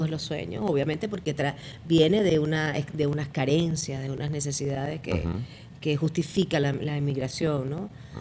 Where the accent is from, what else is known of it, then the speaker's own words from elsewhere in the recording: Venezuela; moved away; Una vez que tuve que salir de Venezuela, entonces ya después de 25 años fuera de, lejos de mi familia de sangre, la vine a buscar de nuevo.